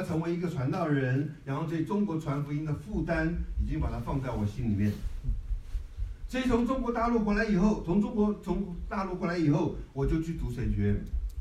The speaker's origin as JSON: {"language": "Chinese", "country": "Taiwan", "tie": "born or raised there", "said": "你知道我从小在台湾长大的，那次是我第一次到北京"}